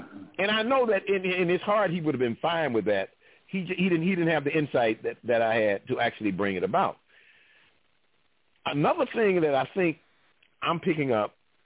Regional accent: Alabama, United States; also born or lived in Detroit; now in Chicago, United States; Most people know that I'm originally from Alabama. So I'll always be from Alabama. So I went to high school in Detroit, and I've been living in Chicago almost all my adult life since leaving college.

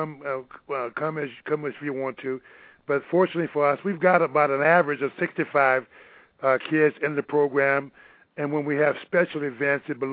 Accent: Texas, United States; growing up in Southwest Texas in the 60s was totally segregated.

